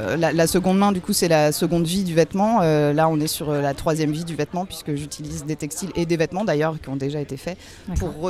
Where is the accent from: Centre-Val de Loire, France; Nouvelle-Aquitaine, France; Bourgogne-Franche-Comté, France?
Centre-Val de Loire, France; Tours; Je suis de Tours.